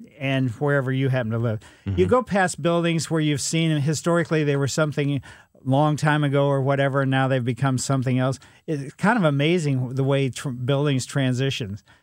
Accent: Ellisville, Missouri, United States; It's a little bit further east than I grew up in Ellisville.

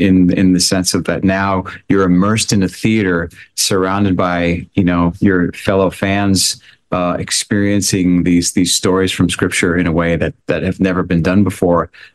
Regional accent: Australia; accent: Australian; That's as much as you'll get from my Australian accent there.

